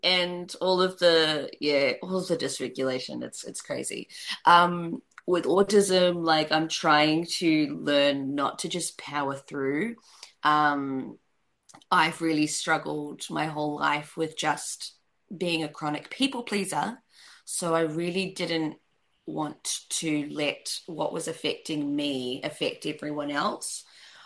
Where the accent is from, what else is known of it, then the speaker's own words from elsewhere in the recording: New Zealand; I grew up in New Zealand on a New Zealand kids TV show.